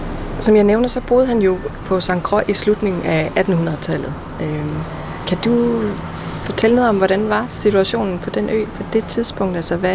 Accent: Horsens, Central Denmark Region, Denmark; hjemme i Horsens, hvor jeg kommer fra.

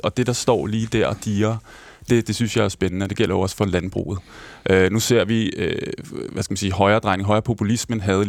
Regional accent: Albertslund, Capital Region of Denmark, Denmark; jeg er vokset op i Albertslund, i forstad til København, uden kendskab til landet, landbrug eller landbrugskultur

